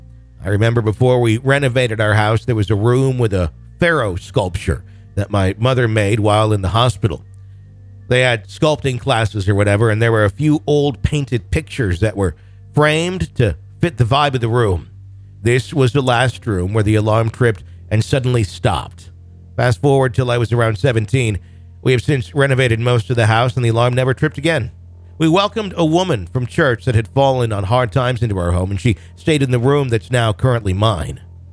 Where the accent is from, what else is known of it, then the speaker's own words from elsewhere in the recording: Wisconsin, United States; And I grew up in Wisconsin. We drink milk with, like, everything.